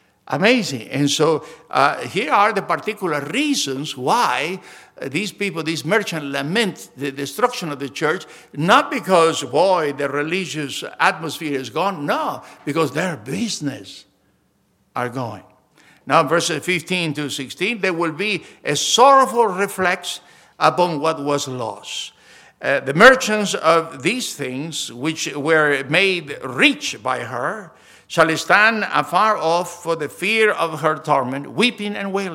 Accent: Argentina; I grew up in Argentina where the Bible store was just Bibles.

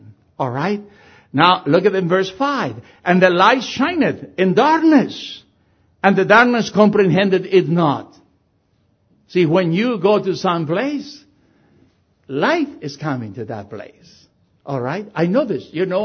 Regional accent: United States; I'm an American. I need to know who you are.

